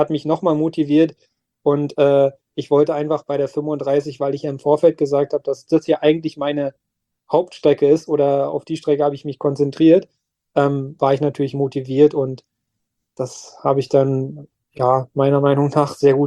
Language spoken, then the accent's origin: German; Werder, Brandenburg, Germany; wenn nicht so viele Leute aus meiner Heimatstadt Werder da gewesen wären